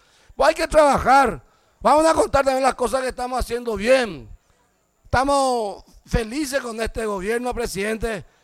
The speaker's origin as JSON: {"language": "Spanish", "region": "San Pedro", "country": "Paraguay", "said": "casi todos somos del interior, somos de tierra adentro. Yo vengo de San Pedro, segundo departamento conceptuado, el departamento más pobre de la República del Paraguay"}